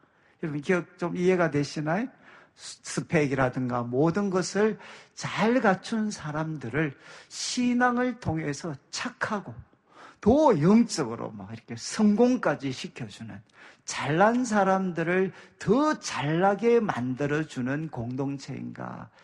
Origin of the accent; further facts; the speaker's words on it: Daegu, South Korea; 저는 이제 항상 뭐 고향이 대구기도 하고 대구로 오면 마음이 너무 힘이 들었어요.